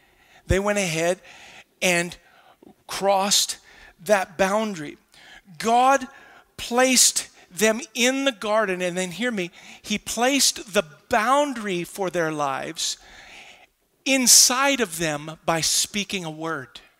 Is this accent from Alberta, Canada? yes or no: no; Ottawa, Ontario, Canada; born there; It had never dawned on me before that, like, I was born in Ottawa.